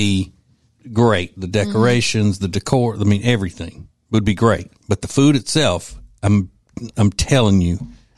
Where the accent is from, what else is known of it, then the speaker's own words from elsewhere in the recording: Louisiana, United States; I'm telling you, I'm from Louisiana